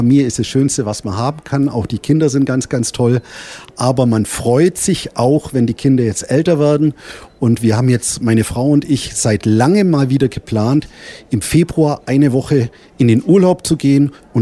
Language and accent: German; Senden, Germany; also wir kommen ja beide aus Senden